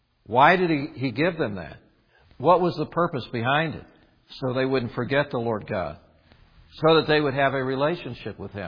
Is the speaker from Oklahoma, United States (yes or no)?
no; Indiana, United States; Just because I'm from Indiana, I'll give this law.